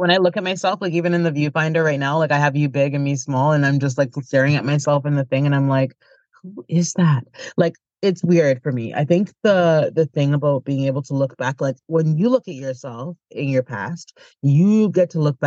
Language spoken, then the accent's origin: English; Canada; born there; I would consider myself a global citizen, although I was born in Canada. I don't really consider myself to be a Canadian that way.